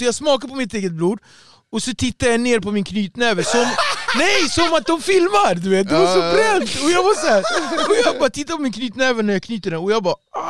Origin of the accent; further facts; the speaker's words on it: Ektorp, Stockholm County, Sweden; Och jag är från Ektorp. Det är Nacka i alla fall, men det är en bit därifrån.